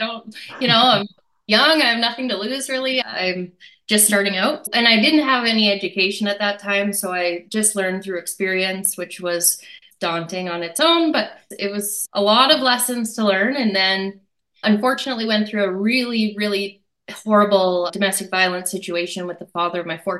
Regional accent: Saskatchewan, Canada; so I'm originally from Saskatchewan, started off living on a farm in the middle of nowhere and moved to the town of 500 and grew up there.

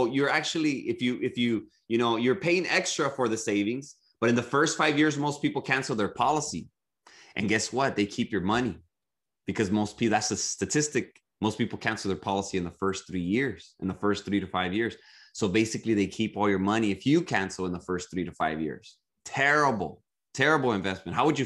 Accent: California, United States; You don't have to live in California. I'm from Southern California.

